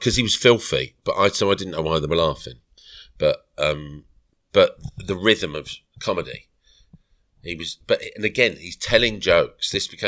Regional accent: United Kingdom; But comedy in general, being British, it's situation comedy, it's characters, it's Dad's Army

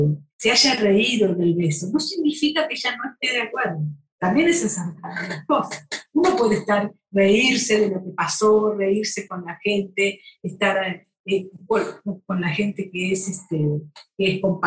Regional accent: Argentina; Y creo además que, por ejemplo, acaba de morirse en mi país Silvina Luna, una modelo.

